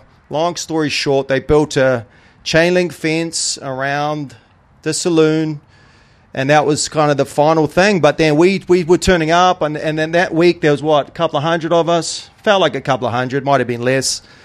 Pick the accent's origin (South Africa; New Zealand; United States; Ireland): New Zealand; Most of you know me, but … from New Zealand, obviously with my accent.